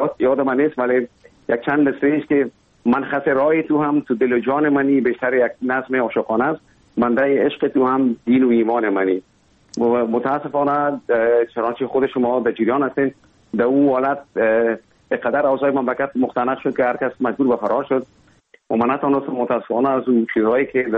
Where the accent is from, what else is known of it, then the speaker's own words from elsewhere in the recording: Kabul, Afghanistan; born there; اصلا زادگاه من کابل است ولی همونطور که گفتم زیاد ما در ولایت هم بودیم